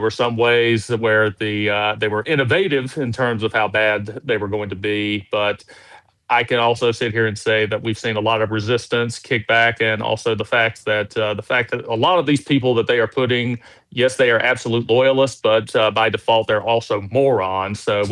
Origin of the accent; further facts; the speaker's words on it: North Carolina, United States; even in my hometown here in Western North Carolina